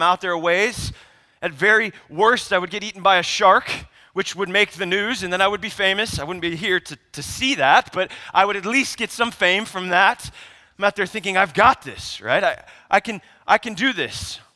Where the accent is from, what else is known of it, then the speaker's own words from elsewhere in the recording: Arizona, United States; moved away; I grew up here in Arizona. I wasn't born here, but at 7 years old, I moved here. And like many Arizona people, I am a wannabe Californian.